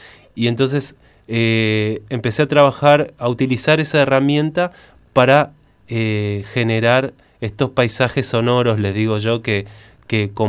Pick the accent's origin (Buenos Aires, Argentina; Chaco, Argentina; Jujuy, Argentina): Chaco, Argentina; Resistencia; moved away as an adult; also born or lived in Córdoba; yo empecé tocando una especie de rock experimental en Chaco, de donde soy, en Resistencia. Ajá. Y a los 18 años decidí ir a estudiar música a Córdoba, a la Universidad de Córdoba.